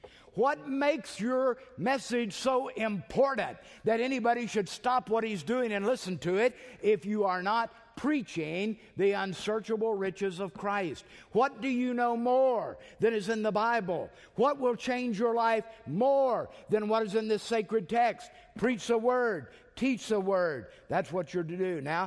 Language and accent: English; Beaumont, Texas, United States; I grew up in First Baptist Church, Beaumont.